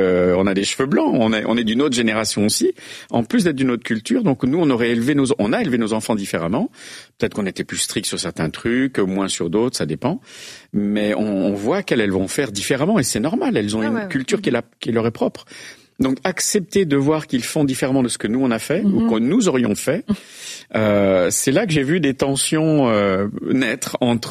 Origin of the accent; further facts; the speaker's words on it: France; on est français.